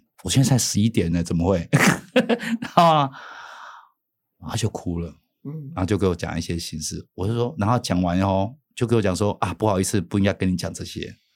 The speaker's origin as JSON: {"language": "Chinese", "region": "Kaohsiung", "country": "Taiwan", "said": "因为我发现我不会卷舌音，哎，啊，比如说我是高雄人。"}